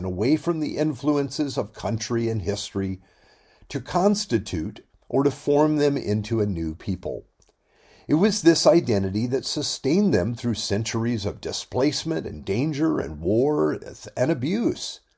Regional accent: Florida, United States; born there; I could say that my family is from North Carolina, or I was born in Florida, I'm a Floridian.

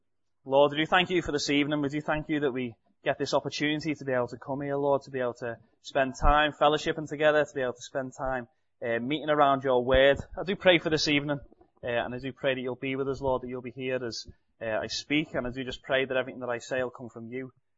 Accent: Liverpool, North West England, United Kingdom; I come from Walton, which is an area inside of Liverpool. It's a pretty small area, but it's probably big in comparison to certain areas over there.

